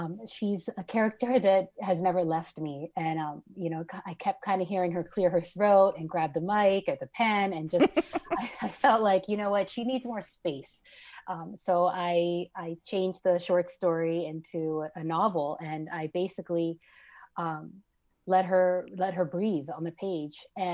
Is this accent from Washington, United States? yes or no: no; Framingham, Massachusetts, United States; also born or lived in Jamaica Plain; Latina. My parents are both from Guatemala. Her mother is from El Salvador and her father's Guatemalan. I was born in Jamaica Plain. She was as well. But when I was two, we moved to Framingham.